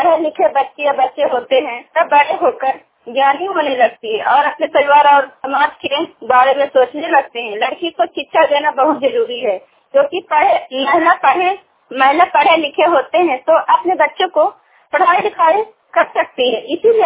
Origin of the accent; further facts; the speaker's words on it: Kolama, Bihar, India; मैं हूँ आपके साथी … कोलामा गांव की रहने वाली हूँ, ब्लॉक खरनौत, जिला नालंदा।